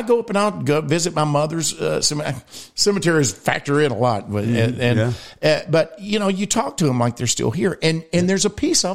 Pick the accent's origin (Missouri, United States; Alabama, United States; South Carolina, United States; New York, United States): Alabama, United States; I am from Alabama.